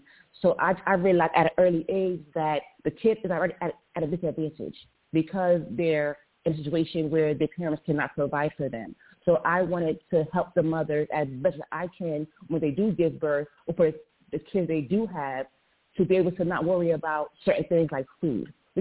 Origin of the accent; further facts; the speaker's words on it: Orange, New Jersey, United States; I'm from Orange, New Jersey, and also West Orange, New Jersey.